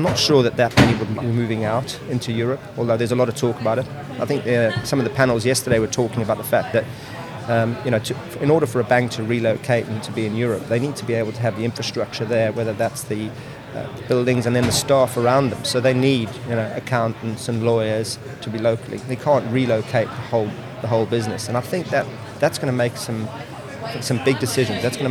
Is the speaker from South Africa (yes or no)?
yes; South Africa; moved away as an adult; now in England; I'm South African. I came over to England when I was 21 to play rugby for a season and never left, really.